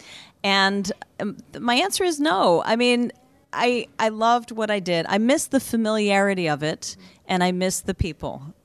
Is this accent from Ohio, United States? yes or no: yes; Cleveland, Ohio, United States; born there; I was born in Cleveland.